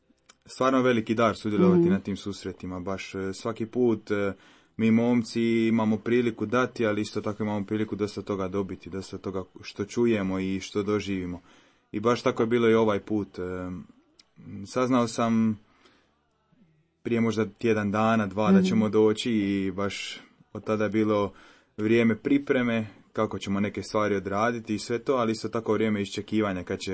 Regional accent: Dubrovnik, Dubrovnik-Neretva County, Croatia; imam 23 godine, dolazim iz Dubrovnika.

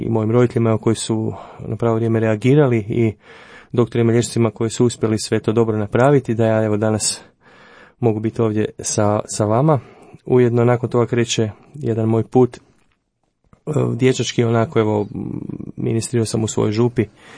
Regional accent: Zagreb, City of Zagreb, Croatia; Pa dolazim iz Zagreba, imam 43 godine

